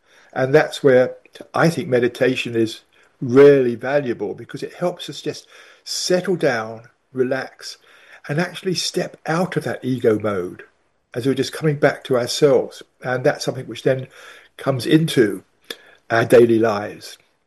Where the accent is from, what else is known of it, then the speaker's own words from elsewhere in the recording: England, United Kingdom; now in United States; I lived in England. I am English, obviously. I lived in England most of my life, but now I live mainly in America.